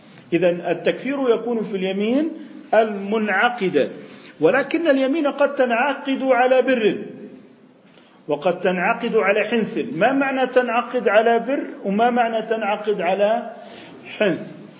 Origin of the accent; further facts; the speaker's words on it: Jordan; يعني إحنا عندنا بالأردن خبز، الأرز